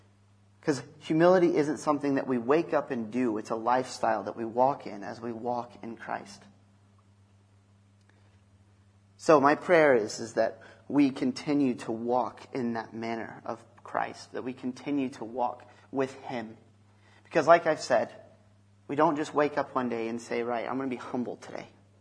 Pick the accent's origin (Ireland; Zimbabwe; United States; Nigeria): United States; obviously I'm American, so that helps.